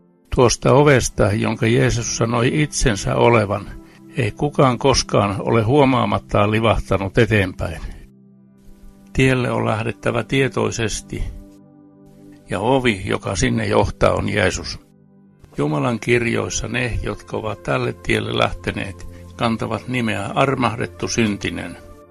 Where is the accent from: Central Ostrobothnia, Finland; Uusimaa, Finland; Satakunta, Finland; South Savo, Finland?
Central Ostrobothnia, Finland; Keski-Pohjanmaalta olen kotoisin ja sieltä ääneni nytkin kuuluu.